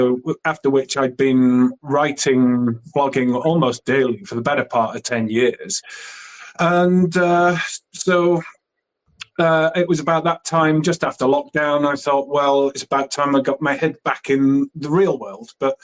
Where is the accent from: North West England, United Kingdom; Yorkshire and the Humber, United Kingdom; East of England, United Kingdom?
Yorkshire and the Humber, United Kingdom; Bradford; I've certainly got stories to tell from growing up in Bradford.